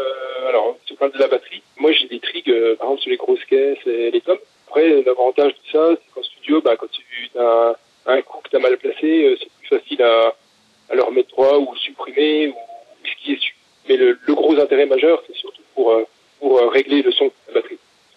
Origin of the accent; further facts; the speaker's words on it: Besançon, Bourgogne-Franche-Comté, France; On est originaire de Besançon, mais c'est vrai qu'on est tous un peu éparpillés autour de Besançon, donc on n'est pas loin de la frontière suisse